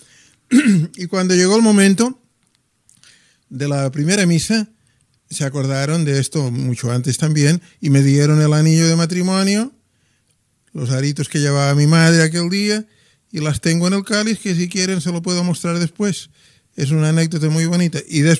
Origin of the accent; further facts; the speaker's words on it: Girona, Catalonia, Spain; born there; Sí, yo nací en Gerona, el año 1934, en plena guerra civil.